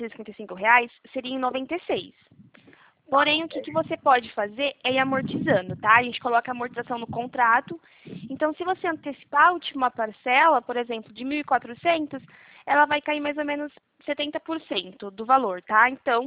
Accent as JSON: {"language": "Portuguese", "town": "Botucatu", "region": "São Paulo", "country": "Brazil", "tie": "born there", "said": "É que eu sou nascida em Botucatu, é próxima aí da região."}